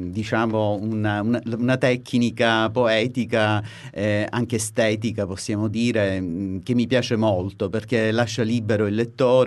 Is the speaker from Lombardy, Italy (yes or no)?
no; Palermo, Sicily, Italy; E io sono palermitano, doc.